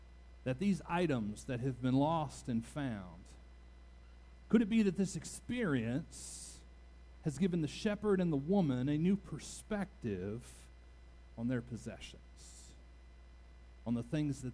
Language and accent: English; Louisville, Kentucky, United States; I grew up in Louisville, so that's what we did.